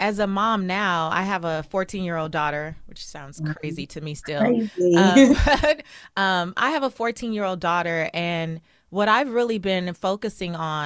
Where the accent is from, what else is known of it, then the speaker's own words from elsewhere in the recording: Belize; now in United States; A lot of people ask me if I am, but I am Belizean American.